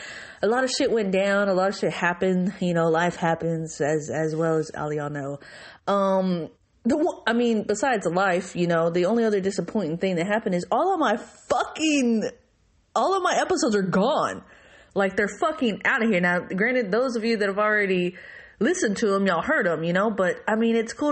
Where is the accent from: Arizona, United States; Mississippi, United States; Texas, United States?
Texas, United States; because that's my state. That's where I'm from. I'm from Texas, like born and raised, y'all.